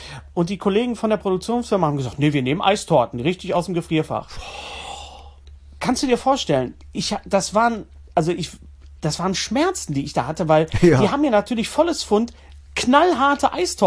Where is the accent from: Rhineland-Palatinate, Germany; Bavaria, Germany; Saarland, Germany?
Bavaria, Germany; wir kommen aus dem Allgäu, wie man hört, nicht?